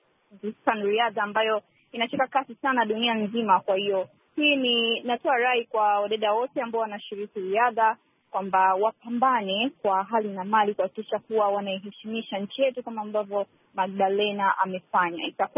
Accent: Tanzania; Kwa hiyo nimefurahi sana kama Mtanzania

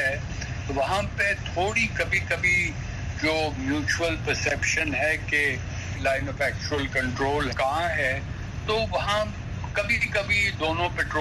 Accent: Jammu and Kashmir, India; جب جموں اور کشمیر کے لیے ہندوستانی سرکار نے ہماری ریاست کو, میں کشمیری ہوں

